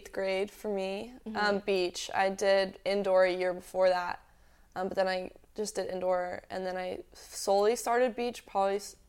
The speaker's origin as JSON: {"language": "English", "region": "Texas", "country": "United States", "said": "I'm from Texas"}